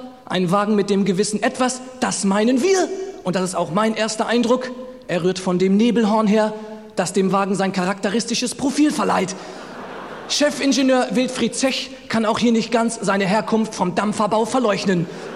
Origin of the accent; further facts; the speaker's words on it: Northern Germany, Germany; Ich komme also aus dem Norden Deutschlands.